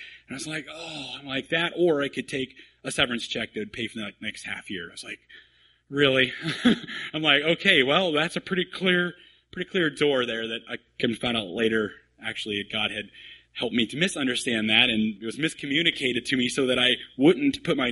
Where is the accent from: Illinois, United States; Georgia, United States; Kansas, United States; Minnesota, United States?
Kansas, United States; I grew up in Kansas. I can handle snow.